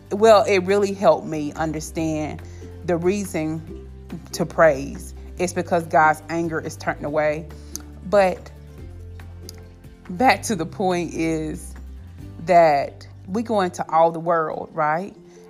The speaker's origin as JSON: {"language": "English", "region": "the South", "country": "United States", "accent": "Southern", "said": "I'm also from the South, so I'm sure you can hear my Southern accent, even though I can't, right?"}